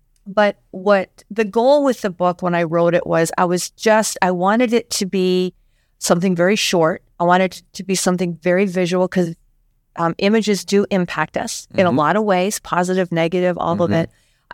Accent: Canada; I'm from Canada.

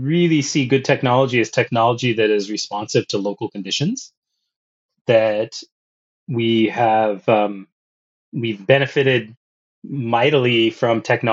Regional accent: Hawaii, United States; now in Montreal, Canada; it's me as a Hawaiian, a Kanaka Maoli person in Montreal

